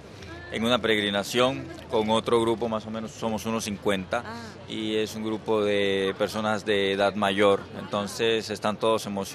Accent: Spain; De España.

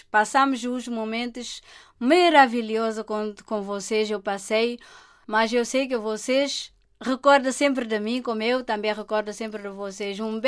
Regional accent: Santo Antão, Cape Verde; also born or lived in São Vicente; eu sou de Santo Antão. Fiz casa em São Vicente, mas sou de Santo Antão. Amo a minha terra

